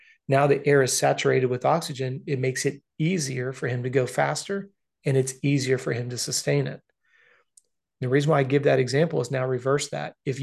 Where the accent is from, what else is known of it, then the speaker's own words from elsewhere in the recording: Florida, United States; You know, I'm from Florida. I'm sure I would get hammered on being at Mammoth.